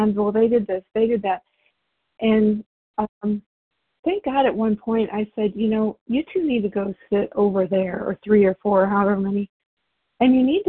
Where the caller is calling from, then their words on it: Indiana, United States; I'm calling from Indiana